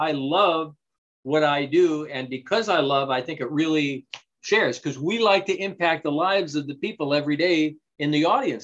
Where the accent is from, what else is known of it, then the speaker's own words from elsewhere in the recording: Louisville, Kentucky, United States; born there; I was born in Louisville, just like you.